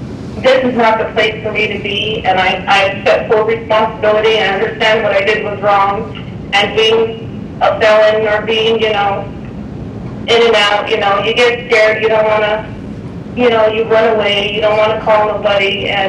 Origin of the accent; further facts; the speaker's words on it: Fort Miguel, Arizona, United States; He was staying on the reservation with my brother at the house where I grew up at in Fort Miguel.